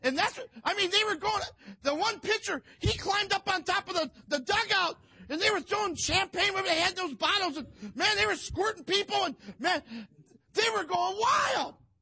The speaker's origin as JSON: {"language": "English", "town": "Toledo", "region": "Ohio", "country": "United States", "tie": "born or raised there", "said": "I grew up in Toledo."}